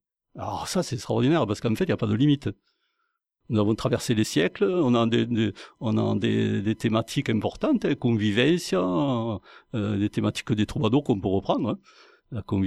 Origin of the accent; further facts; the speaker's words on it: Occitanie, France; Et donc chez nous en Languedoc, c'est vrai qu'il y a pas d'unité.